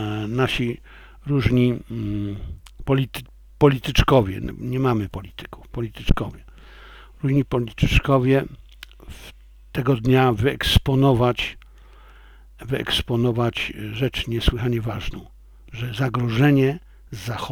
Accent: Silesian Voivodeship, Poland; A urodziłem się, wychowałem się na Śląsku na polskiego patriota.

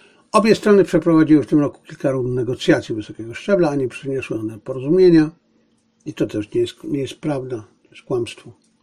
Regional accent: Zabrze, Silesian Voivodeship, Poland; a to z mojego dzieciństwa się nazywało Gulikstache w Zabrzu.

